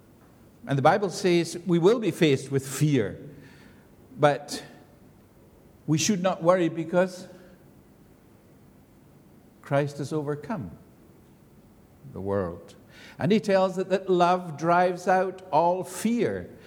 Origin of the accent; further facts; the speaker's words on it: Scotland, United Kingdom; I as a Scotsman tend to hurt people more than necessary. That is a Scottish flesh.